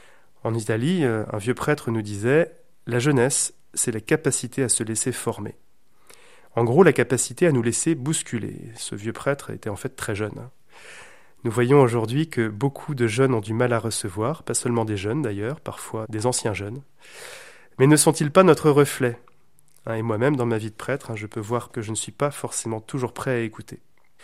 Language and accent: French; Brittany, France; Mais chez nous, en Bretagne, il y a encore peu de temps